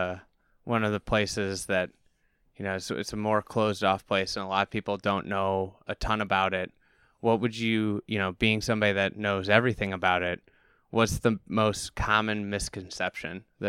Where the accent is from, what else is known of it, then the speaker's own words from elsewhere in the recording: Chicago, Illinois, United States; you don't feel like you're in Chicago when you're out here, being a Chicagoan that's played pretty much everywhere.